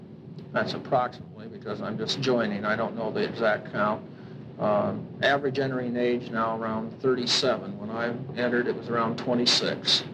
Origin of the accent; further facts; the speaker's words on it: Mason City, Iowa, United States; born there; I was born in Mason City, Iowa, April 28, 1938. I'm a lifelong Episcopalian.